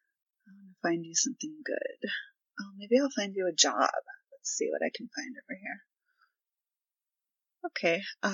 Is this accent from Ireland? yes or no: no; Marseille, Provence-Alpes-Côte d'Azur, France; now in San Francisco, United States; I am originally from Marseille, France, and I have been living in San Francisco since 1996.